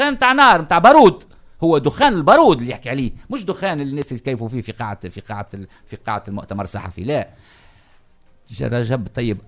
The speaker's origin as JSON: {"language": "Arabic", "country": "Tunisia", "said": "علاش احنا في تونس"}